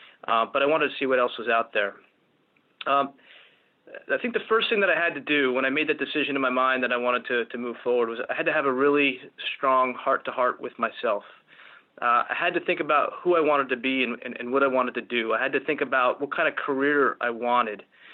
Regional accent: New Jersey, United States; now in New York, United States; Over the years growing up, I grew up in New Jersey and was always attracted to the financial services industry and the excitement of Wall Street.

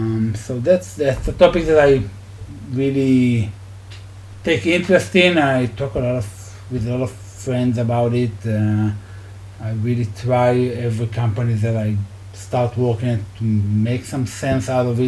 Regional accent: Israel; One love. I'm from Israel.

